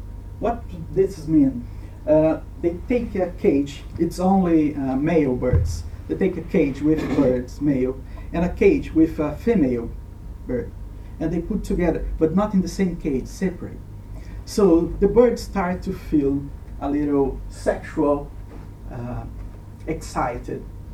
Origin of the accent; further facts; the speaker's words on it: Brazil; English is a second language; Yeah, that's good because my aim here is trying to say a little bit about how we in Brazil tries to related